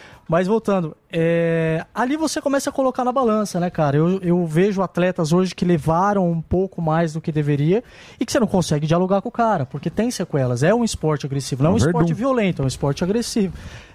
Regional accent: São Paulo, Brazil; São Paulo, capital.

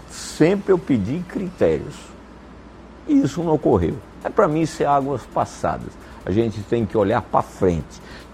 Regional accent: Paraíba, Brazil; porque fui prefeito de João Pessoa. Eu sou paraibano. Eu quero dar minha contribuição à Paraíba.

